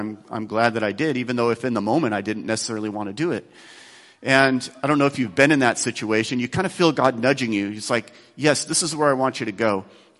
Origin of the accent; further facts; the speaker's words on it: Beaverton, Oregon, United States; I'm a Catholic priest. I'm from Beaverton.